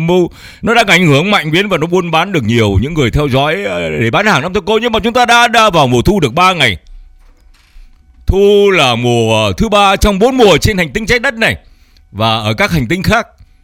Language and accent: Vietnamese; Northern Vietnam, Vietnam; Tôi cũng là dân Bắc Kỳ di cư. Ngày xưa tôi cứ hay ngạo tôi là khi Bắc Kỳ di cư vô trong Nam đi xuống tàu còn đem theo rau muống luộc.